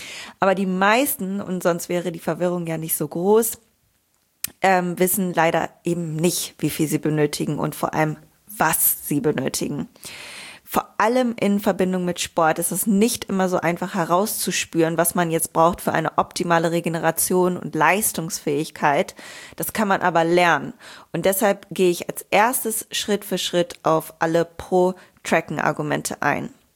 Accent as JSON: {"language": "German", "town": "Bielefeld", "region": "North Rhine-Westphalia", "country": "Germany", "tie": "born or raised there", "said": "Wir sind gerade in NRW über die Corona-Zeit in meiner Heimat in Bielefeld."}